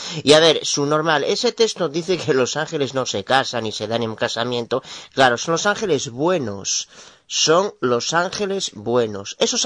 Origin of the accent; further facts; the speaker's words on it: Galicia, Spain; de Galicia, España.